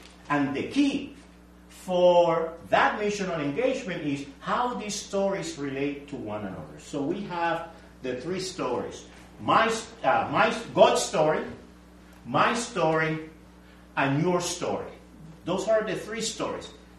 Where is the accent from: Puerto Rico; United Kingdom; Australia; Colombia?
Puerto Rico; my home congregation growing up in Puerto Rico